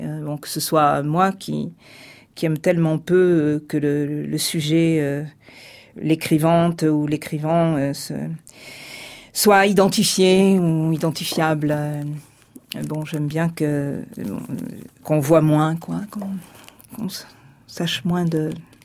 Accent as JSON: {"language": "French", "town": "Marseille", "region": "Provence-Alpes-Côte d'Azur", "country": "France", "said": "le côté très tranchant puisque moi je viens de Marseille."}